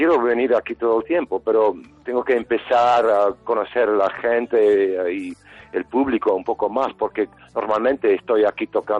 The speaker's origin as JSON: {"language": "Spanish", "country": "Argentina", "said": "yo soy de Argentina."}